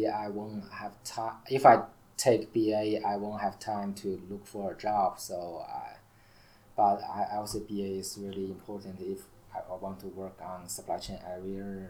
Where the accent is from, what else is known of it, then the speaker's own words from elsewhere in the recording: China; English is a second language; now in United States; Yeah, because I'm from China, so I want to utilize my background and experience to get a job here.